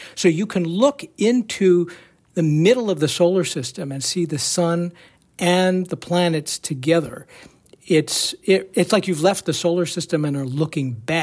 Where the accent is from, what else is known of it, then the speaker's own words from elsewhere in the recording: Colorado, United States; That one will go from California to Florida and will cross my home state of Colorado.